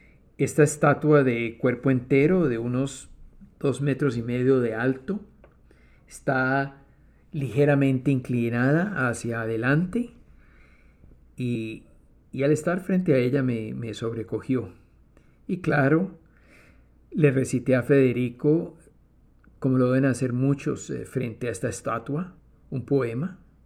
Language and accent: Spanish; Guatemala; De México pasemos a Guatemala, mi tierra natal